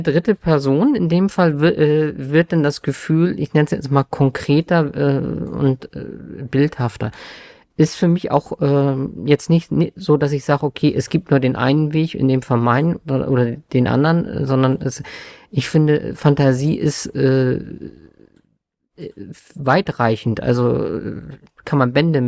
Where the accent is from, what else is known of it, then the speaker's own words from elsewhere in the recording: Northern Germany, Germany; Das kann, Spaziergang am Meer sein im Sommer, ich komme aus Norddeutschland